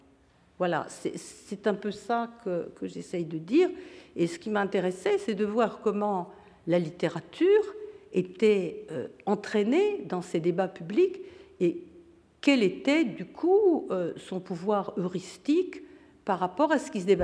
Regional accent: Israel; Bon, moi, je viens d'Israël

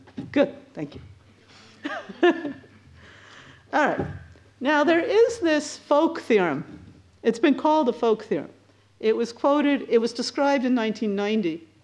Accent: Victoria, British Columbia, Canada; And I'm from Victoria, which is on Vancouver Island, as opposed to Vancouver, which is not on Vancouver Island.

